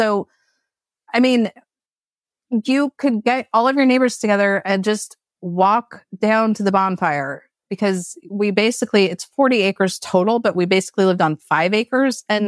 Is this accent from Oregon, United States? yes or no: yes; Portland, Oregon, United States; So I grew up in Portland, Oregon, and my German grandpa had 40 acres off the Oregon coast that we would go to every weekend as a kid